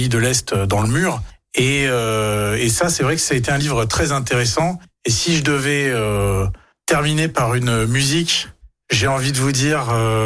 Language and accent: French; Romania; French is a second language; moi j'ai grandi en Roumanie.